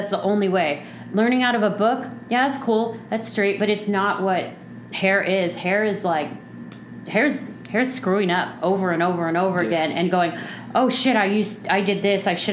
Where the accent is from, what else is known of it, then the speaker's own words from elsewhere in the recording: Palm Desert, California, United States; I did. I grew up in Palm Desert. I was born at Desert Hospital in Palm Springs. I grew up out here. I've left and come back a bunch of times, but.